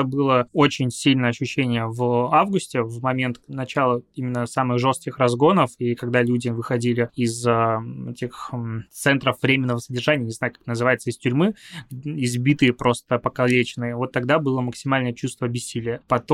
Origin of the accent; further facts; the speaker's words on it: Belarus; moved away; also born or lived in Crimea; Не могу даже сказать, что я Беларусь, честно говоря, считаю своей родиной, потому что... Я вообще родился в Крыму и тут просто вырос.